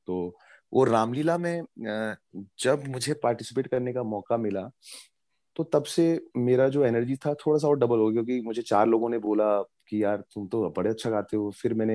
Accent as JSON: {"language": "Hindi", "region": "Uttarakhand", "country": "India", "tie": "born or raised there", "said": "I am from a little village from Uttarakhand. एक nature का जो एक प्रभाव है वो मेरे अंदर है, क्योंकि मैं पहाड़ों में पला बड़ा हूँ बचपन से, और पहाड़ों से मेरा बहुत लगाव है। मेरी स्कूलिंग भी पहाड़ों में हुई है, मेरा जन्म भी उधर हुआ है।"}